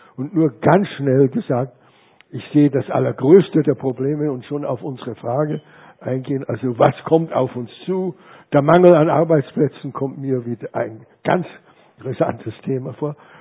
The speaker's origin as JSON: {"language": "German", "town": "Hallstatt", "region": "Upper Austria", "country": "Austria", "tie": "born or raised there", "said": "dass ich bin in Hallstatt aufgewachsen, nicht geboren"}